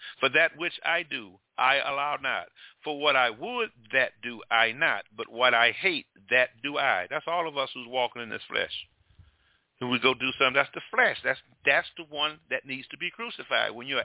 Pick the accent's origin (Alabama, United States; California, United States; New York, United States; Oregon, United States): Alabama, United States; Mobile; I'm from Mobile, Alabama, baby. They bring the crawfish in Mobile. Ooh, I miss them. That's one thing I miss about my hometown.